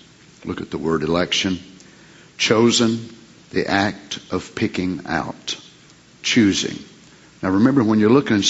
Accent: Kentucky, United States; I'm from Kentucky.

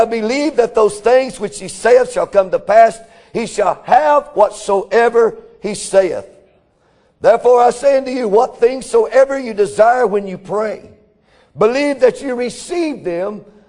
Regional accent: United States; And I'm an American in my heart

